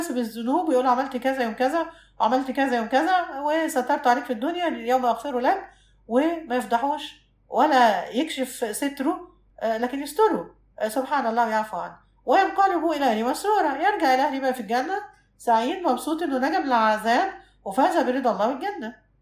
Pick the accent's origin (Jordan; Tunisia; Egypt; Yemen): Egypt; شوف عندنا في مصر في الصيف لما يجي الصيف والناس تروح الساحل الشمالي